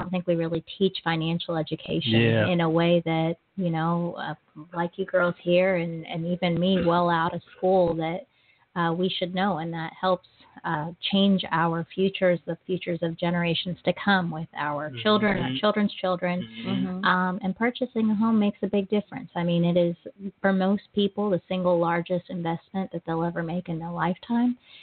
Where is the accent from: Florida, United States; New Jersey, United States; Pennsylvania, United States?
Florida, United States; now in Tulsa, United States; I am not from Tulsa. I originally grew up in Florida. Went to high school out there.